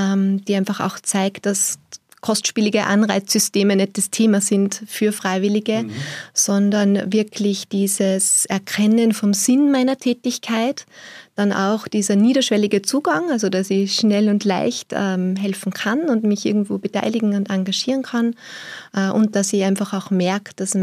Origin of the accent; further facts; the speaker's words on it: Upper Austria, Austria; Als Oberösterreicherin